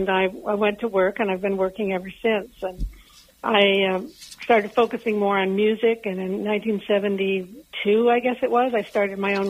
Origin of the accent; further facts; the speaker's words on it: Potter Valley, California, United States; I was born in Potter Valley in Northern California, then went to Ukiah High School.